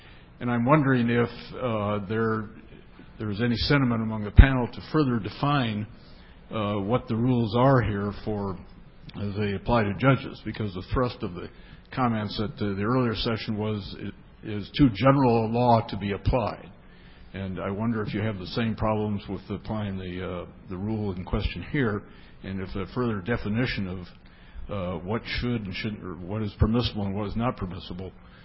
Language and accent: English; California, United States; from California.